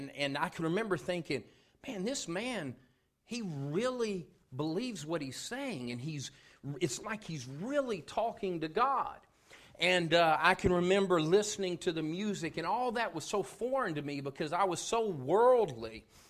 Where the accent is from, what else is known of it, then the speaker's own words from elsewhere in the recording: Tennessee, United States; I grew up in East Tennessee, and I remember growing up and driving those curvy roads, and I'd see signs that said, "Jesus saves."